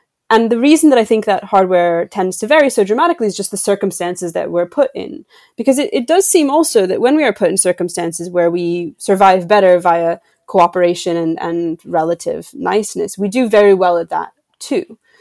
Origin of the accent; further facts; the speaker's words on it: United States; moved away as an adult; because I am an American, but I haven't lived there since I was 22 years old.